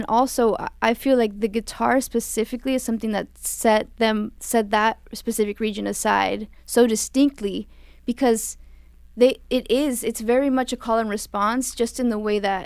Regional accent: Reynosa, Tamaulipas, Mexico; I'm from the north, I'm from Reynosa, the very, very top of Mexico

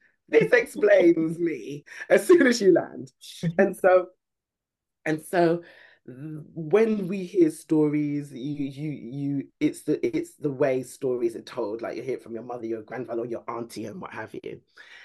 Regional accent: United Kingdom; I'm born and bred in the UK. I'm in and out. I've been in and out of Nigeria a lot. I'm originally Nigerian. I'm from that family that always say they're going back.

